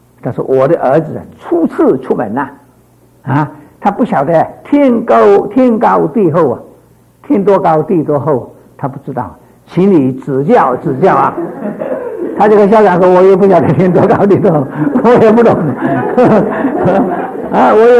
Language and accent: Chinese; Guangdong, China; 我哋广东人话嗰个房屋好似水瓜棚咁样